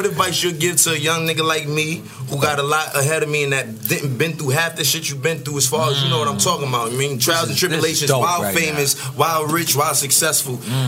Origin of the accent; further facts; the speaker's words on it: Atlanta, Georgia, United States; also born or lived in New York; I was born and raised in Atlanta. I just